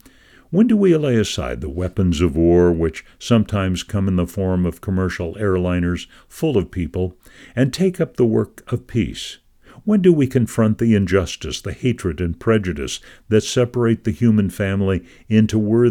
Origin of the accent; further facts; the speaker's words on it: New York City, New York, United States; I'm a New Yorker, born and raised, and I can tell you our reputation for toughness is well earned.